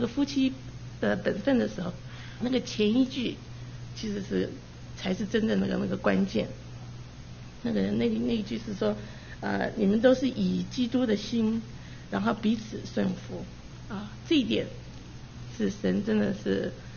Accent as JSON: {"language": "Chinese", "country": "United States", "tie": "born or raised there", "also_born_or_lived": "Taiwan", "said": "因为我生在台湾然后长在美国，所以我的这个长大的过程之中是在美国长大的"}